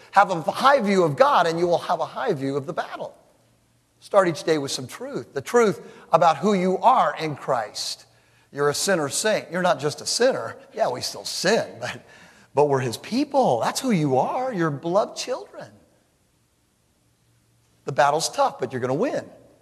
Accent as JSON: {"language": "English", "region": "California", "country": "United States", "tie": "born or raised there", "said": "I grew up in California."}